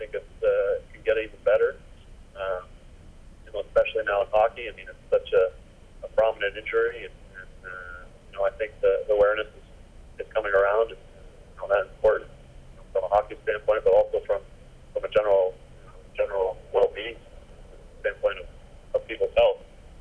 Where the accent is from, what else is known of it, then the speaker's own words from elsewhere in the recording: United States; And I told him no, because I grew up in the States